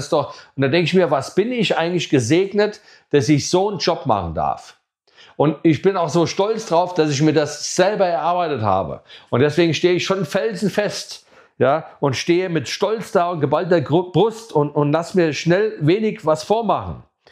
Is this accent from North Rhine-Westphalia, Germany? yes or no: no; Hesse, Germany; in diesem Ort, wo ich groß geworden bin. Ne? Ich sage immer die Perle in der Wetterau